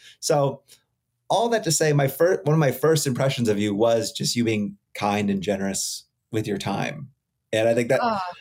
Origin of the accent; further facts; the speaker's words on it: Costa Mesa, California, United States; when I grew up, Costa Mesa wasn't cool when I grew up in Orange County.